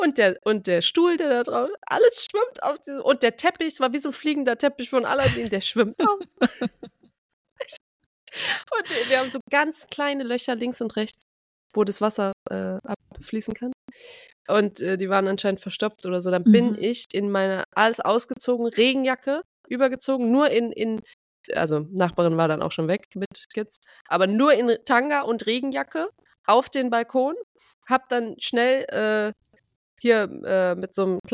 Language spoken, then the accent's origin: German; Trier, Rhineland-Palatinate, Germany; bei uns zu Hause in Trier